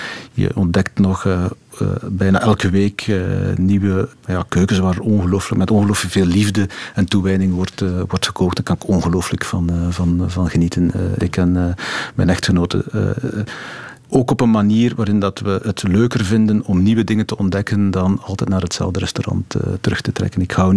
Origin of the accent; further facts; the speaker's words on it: Flanders, Belgium; Goede West-Vlaming.